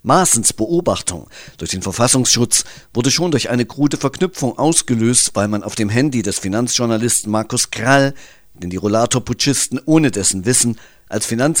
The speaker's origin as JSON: {"language": "German", "region": "Thuringia", "country": "Germany", "said": "ich bin Thüringer, darf das, nutze ich den Begriff nicht"}